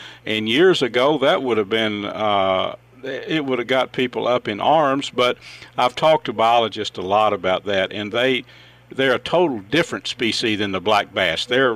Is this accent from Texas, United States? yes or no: yes; Texas, United States; I grew up in Northeast Texas, up in Red River County, and I've catfished all my life.